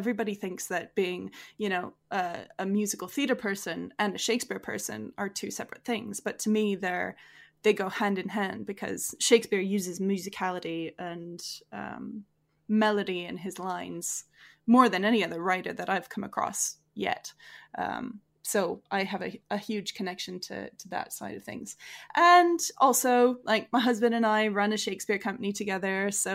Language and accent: English; Manitoba, Canada; now in Edmonton, Canada; This is just my family who are from southern Manitoba, and so we start to sound like we're from Fargo.